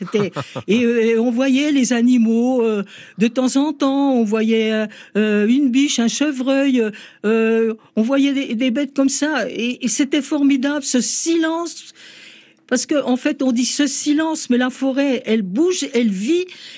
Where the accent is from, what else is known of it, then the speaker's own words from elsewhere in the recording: Bourgogne-Franche-Comté, France; born there; ce Morvan, moi, je l'ai dans la peau depuis ma naissance puisque je suis née en Morvan.